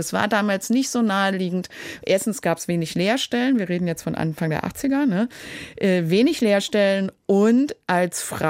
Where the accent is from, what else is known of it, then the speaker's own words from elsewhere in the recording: West Berlin, Berlin, Germany; Und ich bin in West-Berlin aufgewachsen, sehr behütet, habe immer zu Hause gewohnt